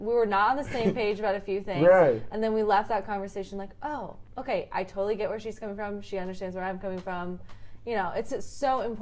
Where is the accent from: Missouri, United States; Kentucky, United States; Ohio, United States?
Ohio, United States; I mean, I'm from Ohio.